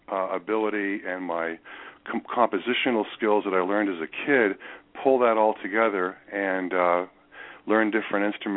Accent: New Hampshire, United States; but we're from New Hampshire, so we would play on Wednesday nights and things like that.

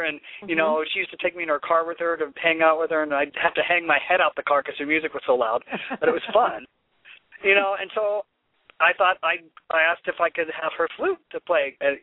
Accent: Canton, Ohio, United States; I grew up in the Midwest in the heartland, I suppose, in Canton, Ohio, and that's the Pro Football Hall of Fame city

